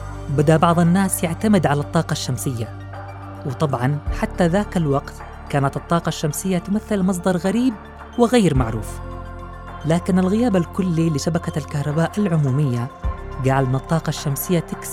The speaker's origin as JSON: {"language": "Arabic", "country": "Yemen", "said": "اليوم بكلمك عن كيف بلادنا اليمن استطاعت الوصول لتحقيق شيء"}